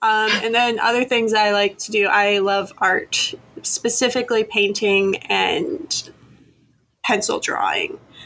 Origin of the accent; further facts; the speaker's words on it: Maine, United States; if you haven't picked up on that. And I'm from Maine.